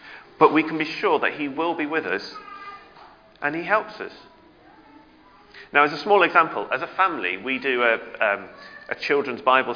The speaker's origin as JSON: {"language": "English", "country": "United Kingdom", "said": "as a British person, it can feel a little bit awkward sometimes doing that sort of thing."}